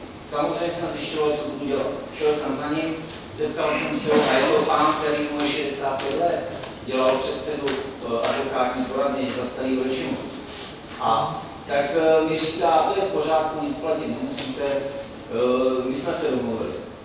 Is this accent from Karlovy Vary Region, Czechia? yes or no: yes; Karlovy Vary, Karlovy Vary Region, Czechia; jsem z Karlovy Varu, žil tam celý život a prostě některé věci jsou různé